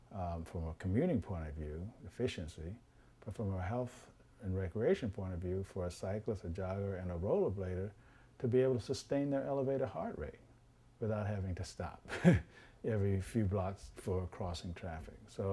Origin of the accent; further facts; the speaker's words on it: Washington, District of Columbia, United States; I grew up in Washington, D.C., and I always appreciated cities, but I also always appreciated open space.